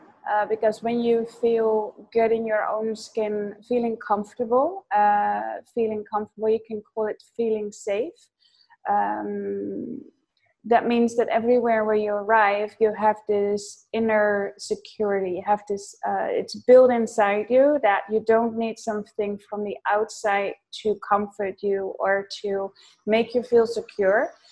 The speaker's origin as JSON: {"language": "English", "country": "Netherlands", "tie": "born or raised there", "also_born_or_lived": "Amsterdam", "second_language": "English", "said": "I'm born just outside of Amsterdam, and because of my dad's job, we moved to the eastern border quite in stages, but at the end, when I was about 8, we lived on the eastern border, so on the German side. I do speak some German"}